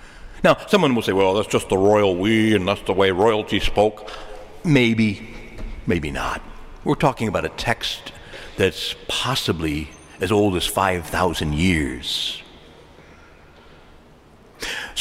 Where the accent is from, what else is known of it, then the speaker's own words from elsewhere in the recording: the South, United States; accent: southern; I'm going to sort of use a little my southern accent, and in the deep south, you know, they do have the you singular and the you plural.